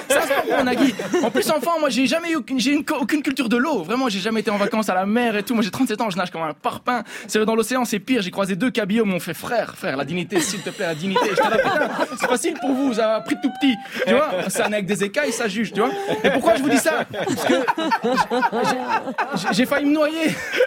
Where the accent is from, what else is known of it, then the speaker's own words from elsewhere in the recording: Brussels, Brussels-Capital Region, Belgium; Moi, je viens de Bruxelles